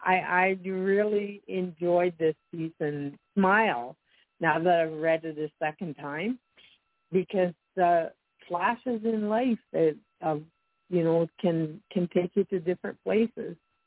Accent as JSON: {"language": "English", "country": "Canada", "said": "I mean, I'm Canadian."}